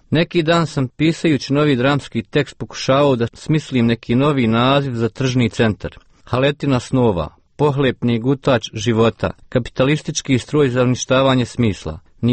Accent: Bugojno, Federation of Bosnia and Herzegovina, Bosnia & Herzegovina; Kod nas u Bugojnu ima jedna stara narodna izreka.

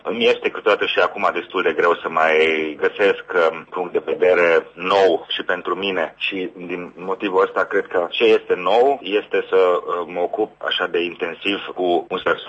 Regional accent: Romania; Noi suntem numiți români. Aici am putea că nu suntem numai români în echipă, dar noi suntem români.

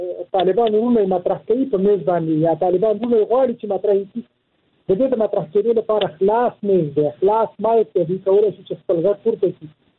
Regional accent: Afghanistan

